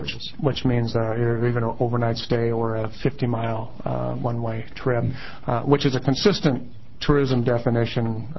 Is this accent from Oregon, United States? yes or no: yes; Coos Bay, Oregon, United States; Well, I'm from Coos Bay, and I've known Representative Berger for a long time.